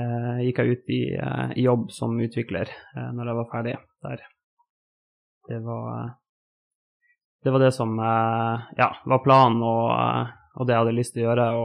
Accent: Harstad, Troms, Norway; moved away as an adult; now in Kristiansand, Norway; Jeg kommer fra Harstad.

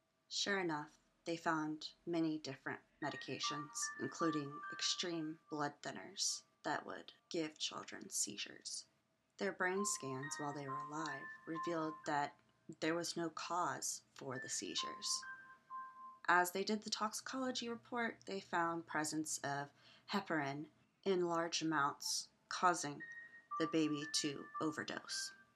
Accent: San Antonio, Texas, United States; did all of her murders in my hometown of San Antonio, Texas.

